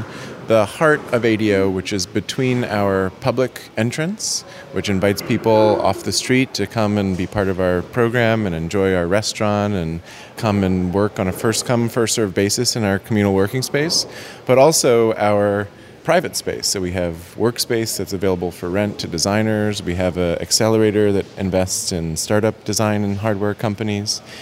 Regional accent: Brooklyn, New York, United States; We pretty quickly centered on New York, not least of which because I'm personally from Brooklyn, so it made it very convenient.

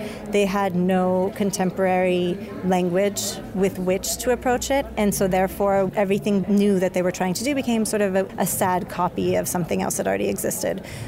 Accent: San Diego, California, United States; moved away as an adult; also born or lived in New York, United States / Milan, Italy; now in Sardinia, Italy; I'm come from San Diego originally. I lived in New York for many years, then Milan, then Sardinia.

